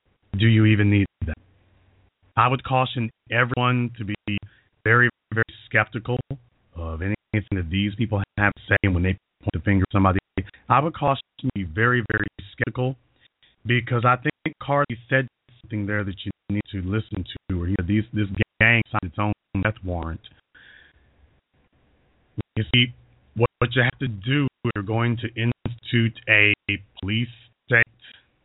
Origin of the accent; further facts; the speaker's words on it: Louisiana, United States; I was all over Chicago. And I'm from Louisiana.